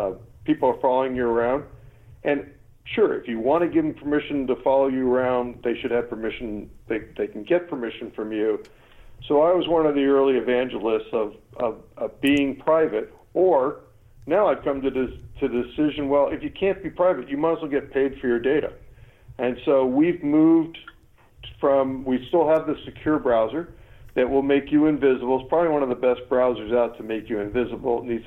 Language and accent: English; New York, United States; moved away as an adult; now in California, United States; I've been here for 30-some-odd years. I came actually from New York. I came to California on a tennis scholarship and played at USC.